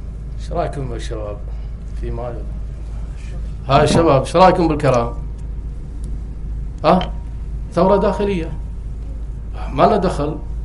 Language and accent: Arabic; Kuwait; وذهب أحد كبارهم عندنا في الكويت وحاول يصلح بين داعش وجبهة النصرة مرتين